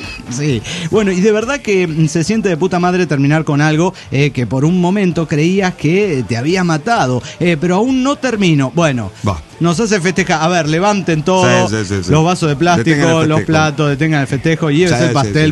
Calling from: León, Guanajuato, Mexico; de León, Guanajuato.

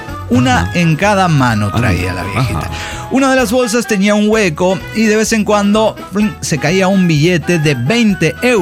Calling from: Salta, Argentina; de Salta, Argentina.

